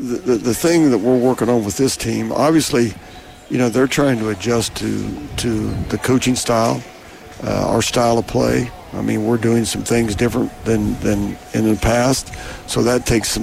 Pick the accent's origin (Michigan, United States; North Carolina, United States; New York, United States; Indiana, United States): Indiana, United States; Anderson; For me personally, I grew up in Anderson. I went to Madison Heights. I know it's called Anderson High School now, but that building's where I went to high school.